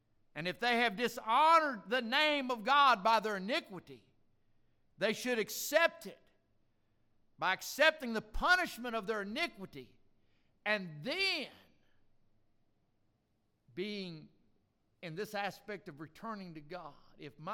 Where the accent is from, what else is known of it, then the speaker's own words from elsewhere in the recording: the South, United States; He's actually from the North. I'm from the South. He talks funny.